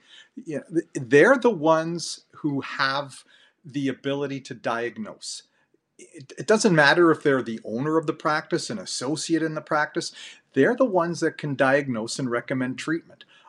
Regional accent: Canada; I'm from Canada. I'm up north, but it's still snowy here.

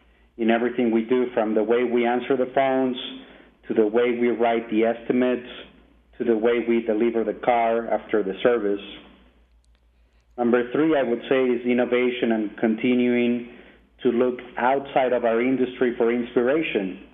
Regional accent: Venezuela; English is a second language; I'm originally from Venezuela, so I have to say the immigrant mentality keeps me going and pushing really hard and driving forward.

